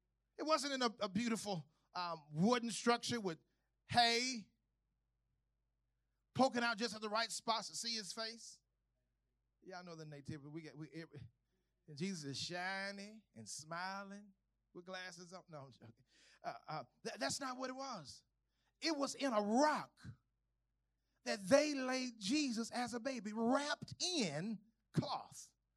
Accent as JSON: {"language": "English", "region": "Texas", "country": "United States", "tie": "born or raised there", "said": "I grew up in Terre Haute, so Town East Mall was the stuff for us. We'd drive the Mesquite."}